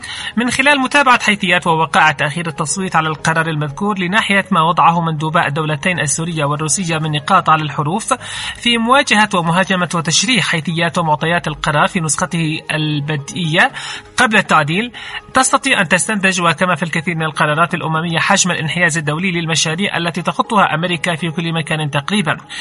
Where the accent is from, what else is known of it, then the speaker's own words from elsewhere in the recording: Yemen; فنحن شعب يمني أصحاب قرار